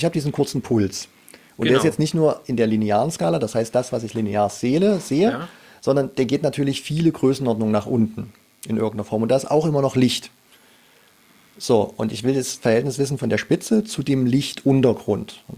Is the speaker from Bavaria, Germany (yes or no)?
no; Jena, Thuringia, Germany; Also ich meine, ich komme ursprünglich aus Jena. Da ist klar, dass man Optik mit der Muttermilch ein bisschen mit aufsaugt.